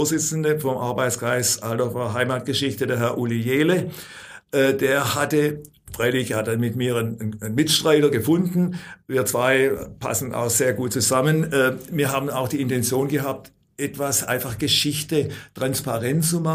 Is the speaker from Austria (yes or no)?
no; Altdorf, Uri, Switzerland; Ich habe als Kind in Altdorf noch einen Bauer erlebt, der mit den Ochsen unterwegs war und kaum den Schulberg da in Altdorf hochkam und zum Rathaus hin